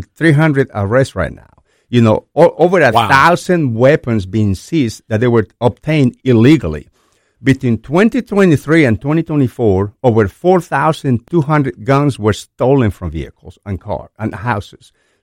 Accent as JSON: {"language": "English", "region": "Lima", "country": "Peru", "second_language": "English", "moved": "as an adult", "lives_now": "United States", "said": "I came from Lima, Peru at the age of 20, seeking the American dream. I loved America."}